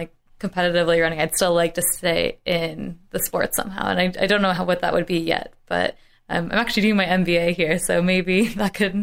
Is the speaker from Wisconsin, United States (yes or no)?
yes; Wisconsin, United States; born there; I was born in Wisconsin.